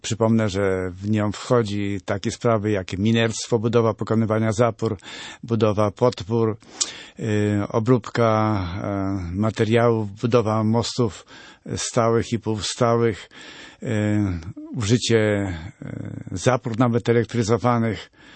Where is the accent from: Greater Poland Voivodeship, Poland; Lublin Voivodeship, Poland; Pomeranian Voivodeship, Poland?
Lublin Voivodeship, Poland; Dęblin; Urodziłem się i wychowałem w Dęblinie. A to jest chyba najbardziej bogaty garnizon wojskowy w Polsce.